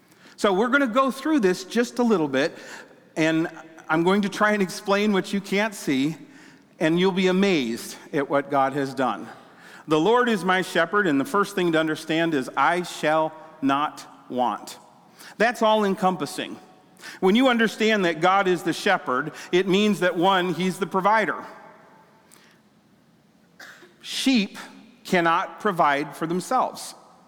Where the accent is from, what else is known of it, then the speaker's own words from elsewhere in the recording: Australia; I grew up in Australia.